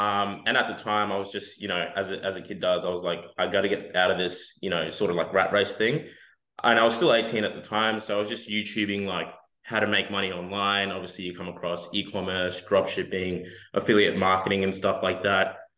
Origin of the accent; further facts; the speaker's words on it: Rockhampton, Queensland, Australia; also born or lived in Papua New Guinea; And I basically grew up in Rockhampton, played footy.